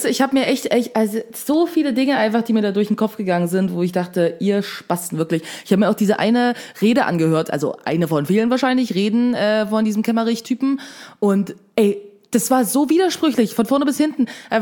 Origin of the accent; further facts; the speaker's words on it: Thuringia, Germany; born there; ich bin ja in Thüringen geboren